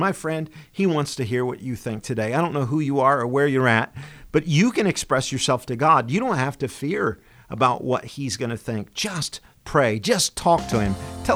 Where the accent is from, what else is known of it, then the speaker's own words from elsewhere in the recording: United States; Boy, I'm telling you, I'm so glad I'm an American. Aren't you glad you're American?